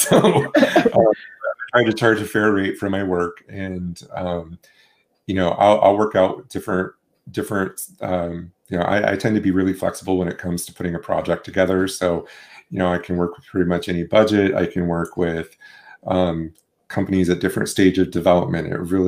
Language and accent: English; Tucson, Arizona, United States; now in Michigan, United States; So I'm out of Tucson, Arizona. So been here about 10 years.